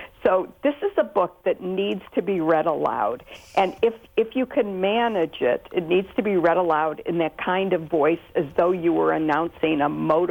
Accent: Detroit, Michigan, United States; But I have to say, I grew up in the city of Detroit, and I was there when the riots took place in 1968

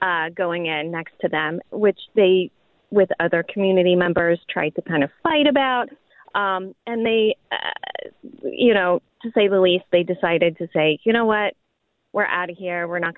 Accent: Chicago, Illinois, United States; But I'm from Chicago.

